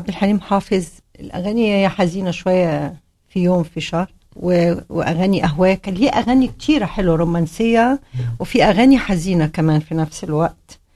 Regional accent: Egypt; now in Germany; جيت من مصر بقالي 8 سنين عايشة هنا في ألمانيا

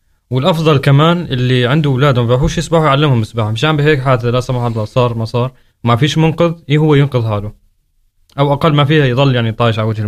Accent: Daraa, Daraa Governorate, Syria

